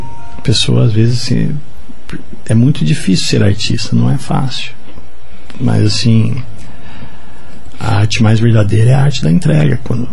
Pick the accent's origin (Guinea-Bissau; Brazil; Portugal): Brazil; Guarapuava, Paraná; also born or lived in Curitiba / Assis Chateaubriand; eu, apesar de eu ser nascido em Curitiba, eu fui criado no interior do estado, né? Eu fui criado em Guarapuava, também tive uma pequena passagem por Assis Chateaubriand